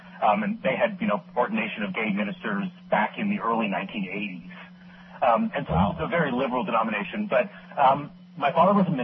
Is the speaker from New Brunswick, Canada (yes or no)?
yes; New Brunswick, Canada; born there; also born or lived in Quebec / Nova Scotia; I lived in a whole variety of places in Canada, in the province of Quebec, in the province of Nova Scotia. I was born in New Brunswick, and we sort of moved around a fair bit